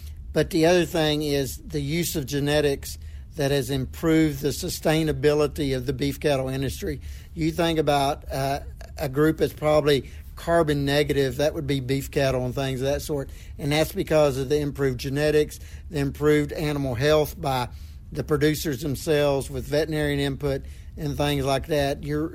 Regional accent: Oklahoma, United States; Well, I'm from Southwest Oklahoma, so I'm in Oklahoma State, then Clemson, and then West Virginia University.

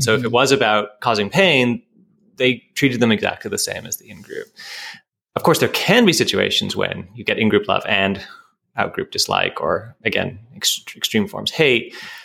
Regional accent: Canada; So, you know, I'm a Canadian. That's part of my identity.

